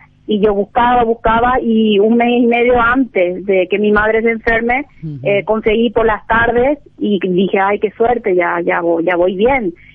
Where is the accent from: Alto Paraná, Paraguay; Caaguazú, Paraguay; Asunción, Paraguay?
Asunción, Paraguay; Asunción, Barrio Obrero.